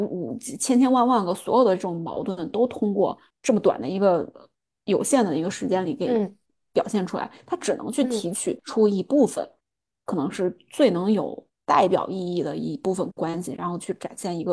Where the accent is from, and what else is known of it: China; born or raised there